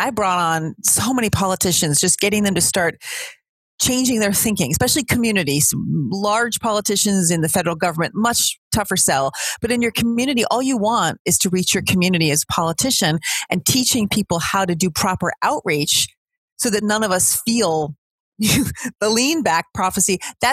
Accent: Chicago, Illinois, United States; I'm from Chicago, born and raised, and I'm what people call Chicago tough, third generation Italian American.

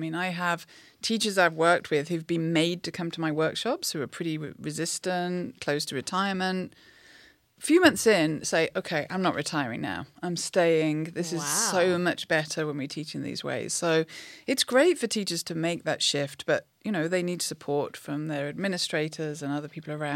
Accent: England, United Kingdom; now in United States; When I came to the US from England, I was kind of horrified at the idea of doing nothing but algebra for an entire year.

